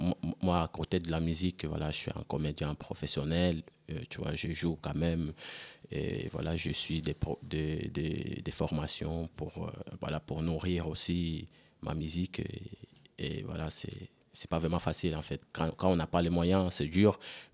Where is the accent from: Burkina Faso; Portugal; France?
France; Amiens, Hauts-de-France; je suis d'Amiens